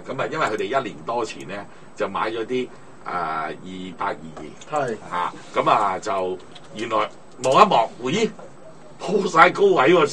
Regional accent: Hong Kong; 如果我哋香港人咧揸住港紙嚟計咧

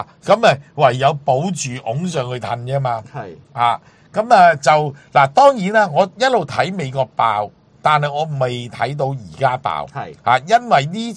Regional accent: Hong Kong; 我哋香港人好慘嘅就係因為聯繫匯率關係啦

